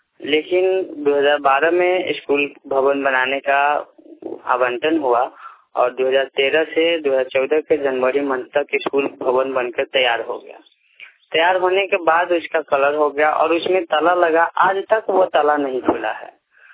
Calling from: Pachnaur, Bihar, India; पचनौर पंचायत जिला सीतामढ़ी से।

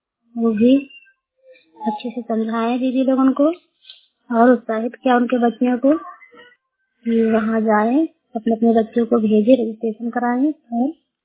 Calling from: Uttar Pradesh, India; Mobile वाणी जिला सरावस्ती से आज मैं बात कर रही हूँ।

